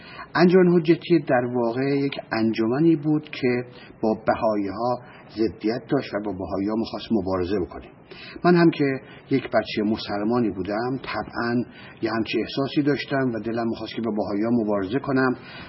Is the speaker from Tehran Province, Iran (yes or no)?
yes; Tehran, Tehran Province, Iran; پدرم بالاخره در تهران کاری یافت و من در 2 سالگی با خانواده‌ام به تهران اومدیم و در تهران من بزرگ شدم. در تهران من به مدرسه رفتم و خانواده من خانواده بسیار بسیار مذهبی و در این حال فقیری بودن.